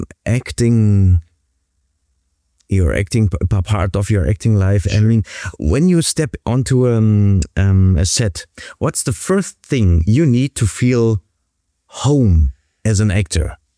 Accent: Berlin, Germany; I told you I'm born and raised in Berlin.

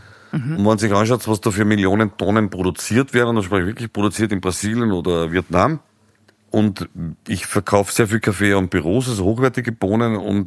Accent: Upper Austria, Austria; ich komme aus dem Mühlviertel, das hört man vielleicht am Idiom, ja.

